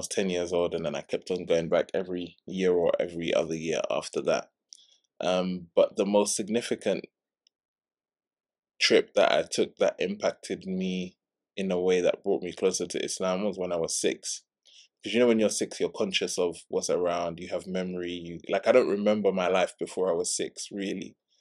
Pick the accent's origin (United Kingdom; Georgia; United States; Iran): United Kingdom; London; so I grew up in London. I was born and raised in London. My mother is of Gambian and Sierra Leonean origin. My father is Nigerian.